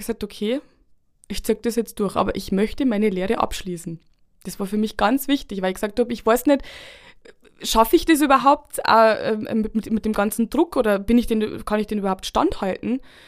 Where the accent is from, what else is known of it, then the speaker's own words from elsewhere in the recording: Bavaria, Germany; accent: Upper Palatinate; Mit meinem Dialekt, mit Oberpfälzerisch. Ich meine, mittlerweile kriege ich ja manchmal wegen einem oberbayerischen Slang mit rein.